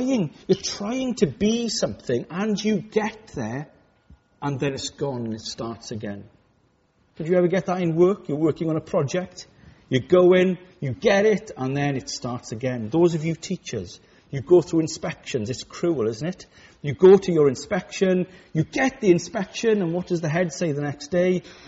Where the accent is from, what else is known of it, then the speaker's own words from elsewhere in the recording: Wales, United Kingdom; I come from West Wales. I was brought up in the foots of the hills and the mountains.